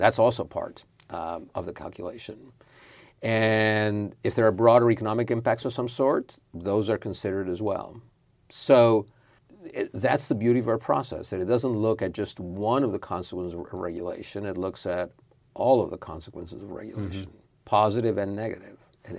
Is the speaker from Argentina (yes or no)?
yes; Argentina; first language Spanish; English is a second language; I grew up in Argentina. Spanish mm-hmm. is my native language.